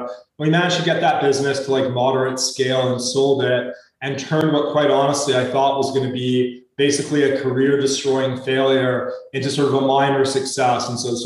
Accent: Calgary, Alberta, Canada; Canadian. I grew up in Calgary, sort of, you know, pretty close to the mountains, Western Canada.

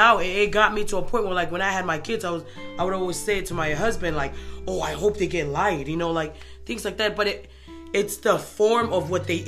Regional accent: Tonga; it just made me thought about growing up in Tonga.

